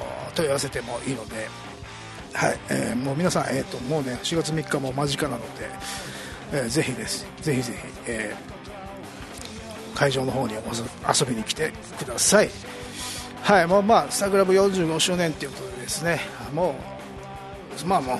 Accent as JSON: {"language": "Japanese", "town": "Miyakojima", "region": "Okinawa", "country": "Japan", "tie": "born or raised there", "said": "僕の生まれ故郷の宮古島にね"}